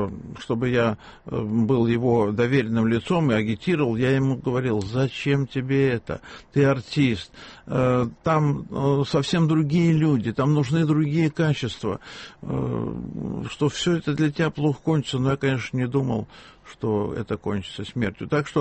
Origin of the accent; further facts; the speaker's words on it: Leningrad, Saint Petersburg, Russia; я тоже был в оккупации в Чернигове, мне было 10 лет, а сам я ленинградец.